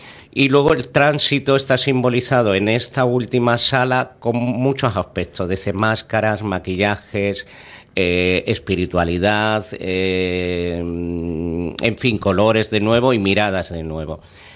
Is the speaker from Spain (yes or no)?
yes; Cáceres, Extremadura, Spain; also born or lived in Ibiza / Canary Islands / Seville / Milan; now in Sitges, Spain; Jo soy de Cáceres, sí.